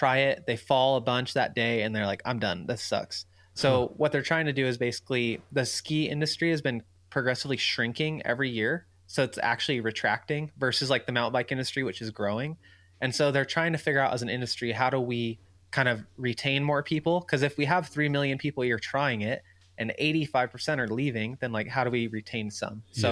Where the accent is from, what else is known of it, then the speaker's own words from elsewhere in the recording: California, United States; It's kind of good because I grew up in California, you know, and so I was used to my whole life up until the last few years, like you just ride all year.